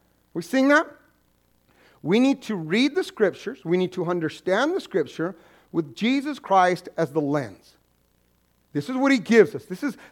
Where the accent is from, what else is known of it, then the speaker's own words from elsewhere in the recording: New Mexico, United States; I recommend green chili on them, but I'm from New Mexico.